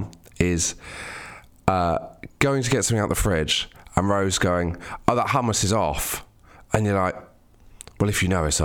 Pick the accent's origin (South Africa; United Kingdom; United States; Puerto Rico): United Kingdom; South West England; So, because we grew up in Devon. I grew up in Devon, right?